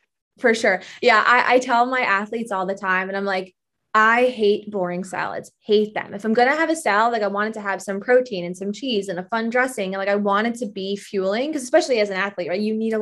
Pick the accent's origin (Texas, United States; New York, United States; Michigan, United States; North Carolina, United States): New York, United States; My husband, we are from New York originally